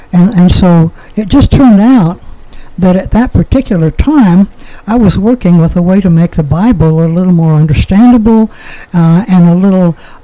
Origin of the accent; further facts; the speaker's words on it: Oklahoma, United States; My oldest son once said to me, "Mom, am I half Okie? You're full-blooded, aren't you?"